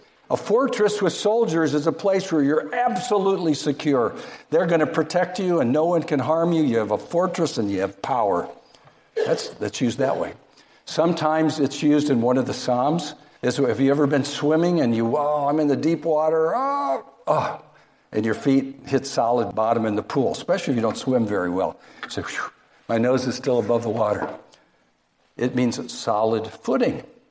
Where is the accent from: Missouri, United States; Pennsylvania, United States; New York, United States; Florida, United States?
Pennsylvania, United States; Philadelphia; I'm from Philadelphia, and we have the Philadelphia Mint.